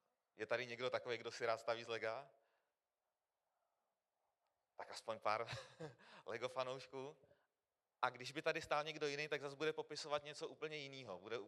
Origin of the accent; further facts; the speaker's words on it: Kutná Hora, Central Bohemian Region, Czechia; já jsem z KSK, z Kutné Hory a jako křesťan jsem vlastně vyrůstal od malička, naši uvěřili, když mě byly nějaký 2 roky